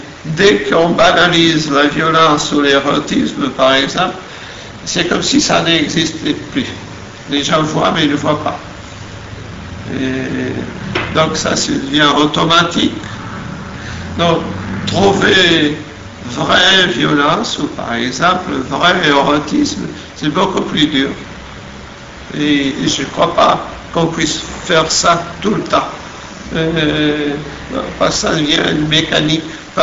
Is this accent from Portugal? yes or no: yes; Porto, Porto District, Portugal; French is a second language; je cherche du côté de ma ville natale, qui est Porto, du fleuve.